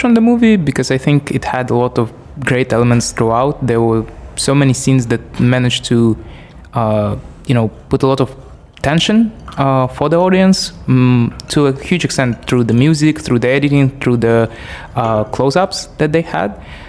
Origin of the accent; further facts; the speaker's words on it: Kazakhstan; English is a second language; I'm from Kazakhstan